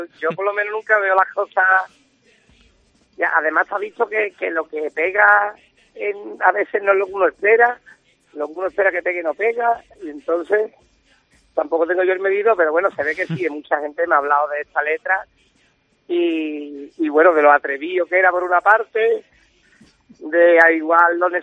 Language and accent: Spanish; Seville, Andalusia, Spain; somos de Sevilla.